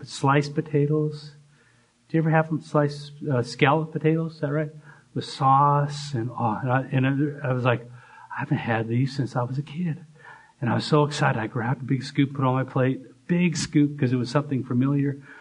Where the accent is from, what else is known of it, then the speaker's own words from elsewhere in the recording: Canada; I'm from Canada. We don't take the time to peel.